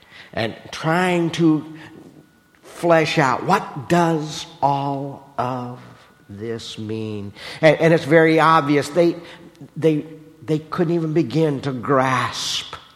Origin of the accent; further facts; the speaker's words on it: Iowa, United States; now in Pennsylvania, United States; See, I grew up in Iowa, and even though I've lived in Pennsylvania almost twice as long as I ever lived in Iowa, there's something about me, I'm still an Iowan.